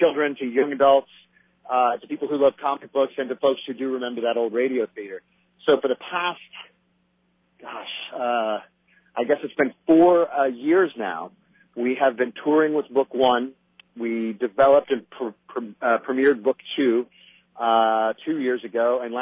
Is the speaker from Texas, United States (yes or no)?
yes; Texas, United States; Although we're a little afraid of the cold. We are from Texas.